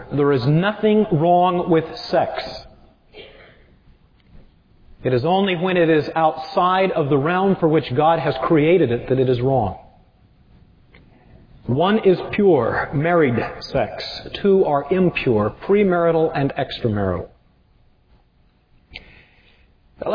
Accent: United States; And that's usually when ja börjar prata po svenska, so that nobody can tell I'm an American too.

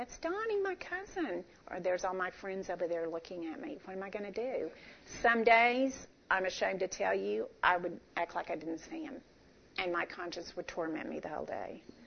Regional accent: Austin, Texas, United States; I grew up in Austin. My family all lived there, and I had some cousins.

